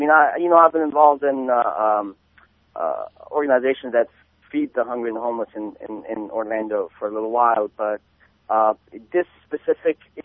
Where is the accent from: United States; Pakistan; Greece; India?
Pakistan; I grew up in Pakistan under martial law, okay? When I was a kid.